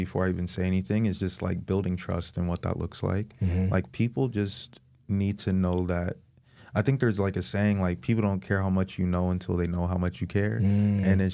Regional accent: San Diego, California, United States; I was born and raised in San Diego, you know, I think I'm technically like a third generation San Diegan

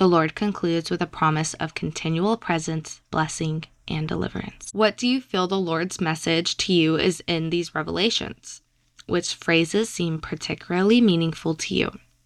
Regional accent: Texas, United States; Growing up in Texas, people are mainly Baptist, but all that matters is that you are Christian and love Jesus Christ.

